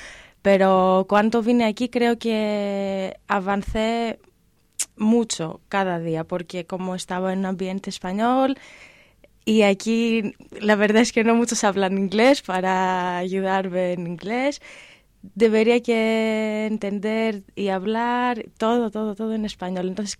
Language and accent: Spanish; Athens, Attica, Greece; Spanish is a second language; De Atenas.